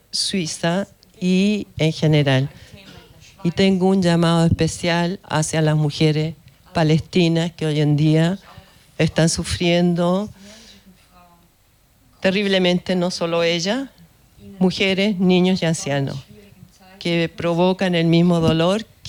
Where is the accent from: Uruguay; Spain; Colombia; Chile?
Chile; now in Switzerland; Y como chilena me di cuenta años después